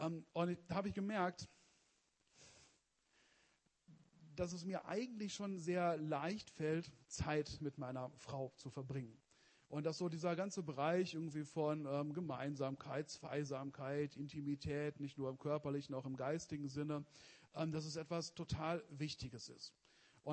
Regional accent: Wetter, Germany; ungefähr 20 Jahren vielleicht, in Wetter, wo ich herkomme, auch mal sowas wie eine kleine Erweckung

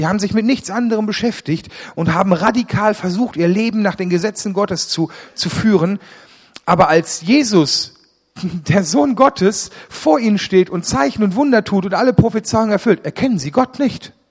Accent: Ennepetal, North Rhine-Westphalia, Germany; Ich bin nicht in Remscheid aufgewachsen, sondern ich komme eigentlich aus Ennepetal, genau genommen Ennepetal-Rüggeberg. Das ist ein wirklich kleines Kaff hinter den 7 Bergen, bei den 7 Zwergen. Das ist wirklich 800 Einwohner, wohnen auf einem wirklich steilen Hügel.

